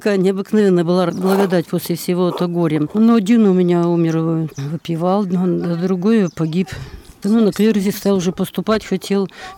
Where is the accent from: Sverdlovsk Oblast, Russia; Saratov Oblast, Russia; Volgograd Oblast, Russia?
Sverdlovsk Oblast, Russia; Kamensk-Uralsky; Город Каменск-Уральский.